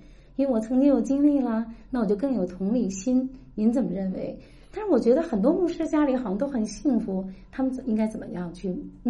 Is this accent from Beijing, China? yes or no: yes; Beijing, China; 我是从北京来的哈